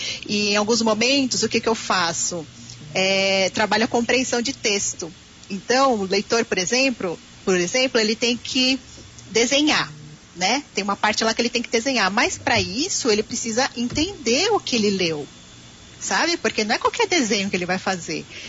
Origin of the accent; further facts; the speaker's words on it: Bahia, Brazil; sendo baiana e vivi, né, nesse meio rural